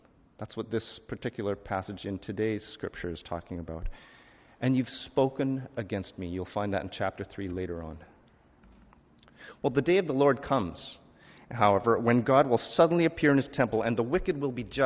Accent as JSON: {"language": "English", "town": "Calgary", "region": "Alberta", "country": "Canada", "tie": "born or raised there", "lives_now": "Vancouver, Canada", "said": "the same kind of problems that my hometown city, Calgary, is going through right now."}